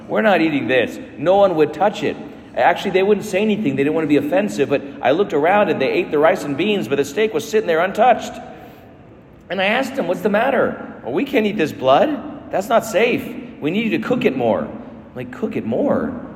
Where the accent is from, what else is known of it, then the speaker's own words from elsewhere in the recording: United States; I'm American. I have a right to everything.